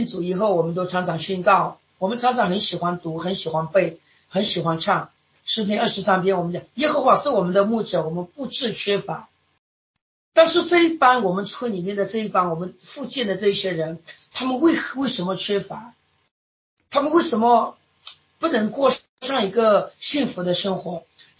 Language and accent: Chinese; Nanzhala, Myanmar; now in Yangon, Myanmar; 我偶尔也有机会回到就是南扎拉，我出生的地方，我生长的一个家乡